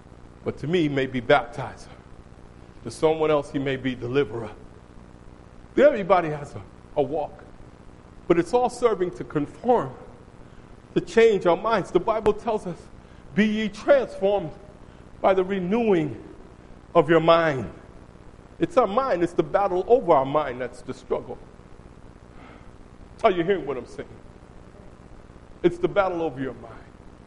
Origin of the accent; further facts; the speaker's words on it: New York City, New York, United States; I grew up in New York City. I grew up with a mindset, and this is how God works.